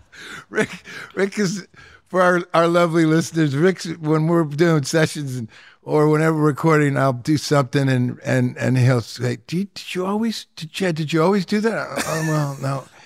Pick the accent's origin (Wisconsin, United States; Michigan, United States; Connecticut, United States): Michigan, United States; Detroit; growing up in Detroit in the late 70s